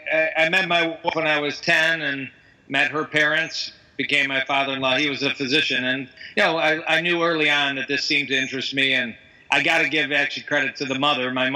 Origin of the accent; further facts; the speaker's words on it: Michigan, United States; I moved back to the Michigan area, my hometown area